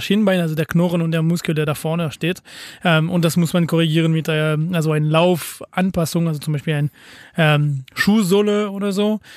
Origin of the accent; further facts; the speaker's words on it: France; German is a second language; Und bei uns in Frankreich geht darum so Abi und dann schnellstmöglich einsteigen weiter.